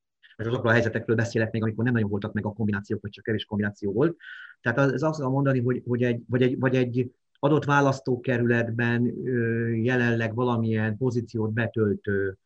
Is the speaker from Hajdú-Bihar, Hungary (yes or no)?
no; Pápa, Veszprém County, Hungary; born there; now in Százhalombatta, Hungary; pápai születésű vagyok, Százhalombattai lakos, Budapesten dolgozom